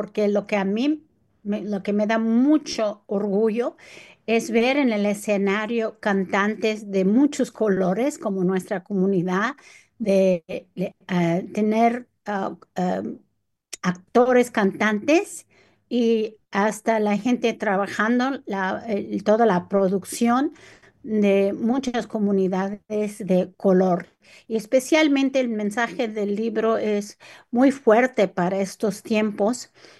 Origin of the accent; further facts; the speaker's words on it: Chicago, Illinois, United States; el Chicago Public Library, la biblioteca de mi ciudad natal